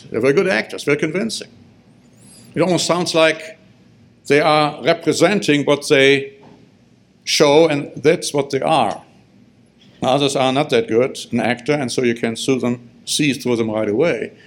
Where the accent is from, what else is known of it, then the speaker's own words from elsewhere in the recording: Solingen, North Rhine-Westphalia, Germany; in my hometown I grew up in, I lived in, I was born in, my son Michael was born in the same town in Germany, Solingen.